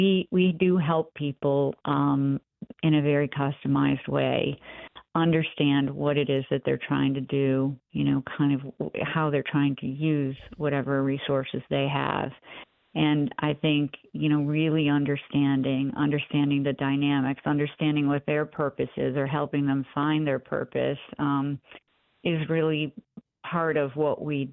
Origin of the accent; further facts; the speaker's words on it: Rochester, New York, United States; also born or lived in Gates, New York; I'm a girl from Rochester, New York, who grew up on Farragut Street and then in Gates, New York.